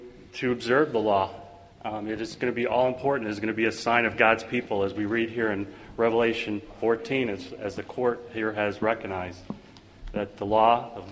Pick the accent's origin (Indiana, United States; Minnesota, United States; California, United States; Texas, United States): Indiana, United States; Carmel; Carmel, Indiana.